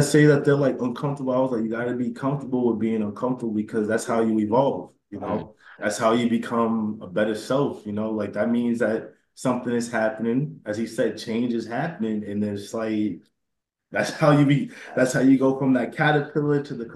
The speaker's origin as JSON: {"language": "English", "town": "Roxbury", "region": "Massachusetts", "country": "United States", "tie": "born or raised there", "said": "Like, for me, growing up in Roxbury, you know, I've seen a lot growing up."}